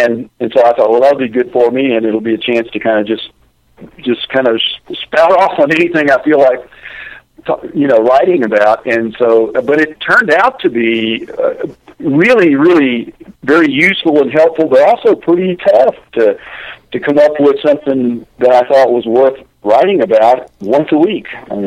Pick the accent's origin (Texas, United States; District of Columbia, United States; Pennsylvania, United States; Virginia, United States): Texas, United States; Beaumont; Yes, I played for the third time now in my hometown of Beaumont, Texas